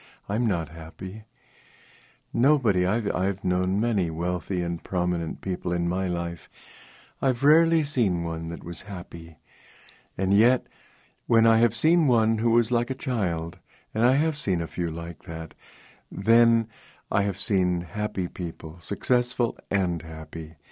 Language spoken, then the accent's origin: English; Romania; now in United States; I grew up in Romania of American parents, and American friends of ours would sometimes come and sometimes bring their children.